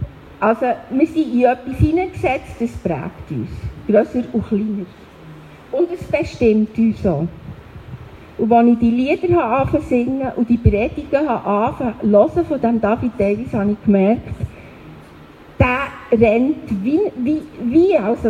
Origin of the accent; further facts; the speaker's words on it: Bern, Switzerland; born there; ich bin eine Schweizerin, ich bin im Kanton Bern auf die Welt gekommen. Ich bin mehr in deutscher Sprache, in deutscher Kultur auf die Welt gekommen, das hat mich auch geprägt.